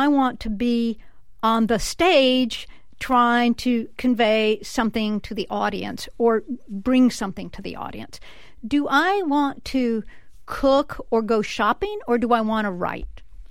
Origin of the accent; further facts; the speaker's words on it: Tennessee, United States; I think very early on, and I didn't grow up with a silver spoon in my mouth, by the way. I grew up in Appalachia